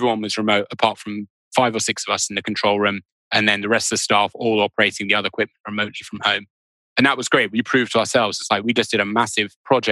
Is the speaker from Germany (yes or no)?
no; United Kingdom; as a Brit, I had no idea who they were.